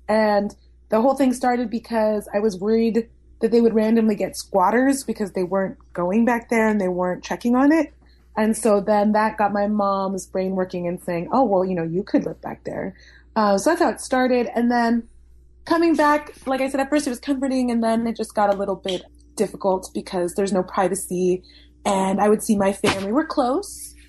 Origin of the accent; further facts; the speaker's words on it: Los Angeles, California, United States; SoCal. I was born in LA, and I grew up in San Gabriel Valley, which is a suburb of Los Angeles.